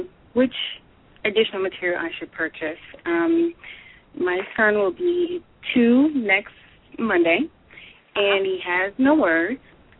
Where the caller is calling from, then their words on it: Denver, Colorado, United States; I'm calling from Denver.